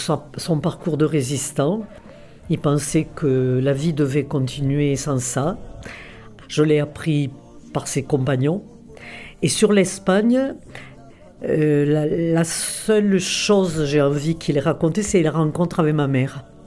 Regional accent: Occitanie, France; born there; Voilà, je suis née dans l'Aveyron pour des raisons liées à la résistance. Parce que mon père était corse

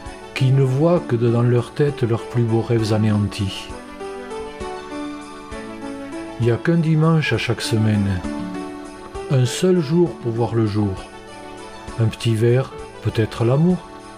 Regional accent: Rodez, Occitanie, France; je suis originaire de Rodez, mais j'ai choisi, parce qu'avec un peu d'ancienneté on peut choisir son poste, j'ai choisi de venir dans le bassin et j'ai sévi notamment 13 ans à Aubin.

